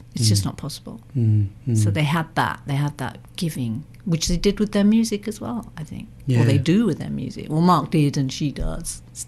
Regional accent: South West England, United Kingdom; from Cornwall kind of thing.

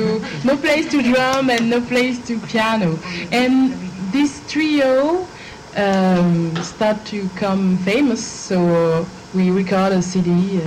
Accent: Guadeloupe, France; moved away as an adult; now in Paris, France; I was born in Paris, but I was three years old when I moved in Guadeloupe, and I spend all my young in Guadeloupe, and I come back to Paris. I came back to Paris in 2006 for study.

